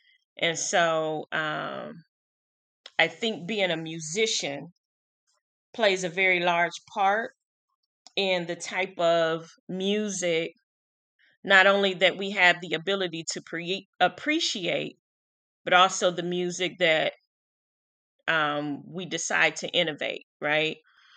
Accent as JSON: {"language": "English", "region": "Midwest", "country": "United States", "said": "And so, and I'm from the Midwest. And so while I travel a lot, right, I live in the Midwest."}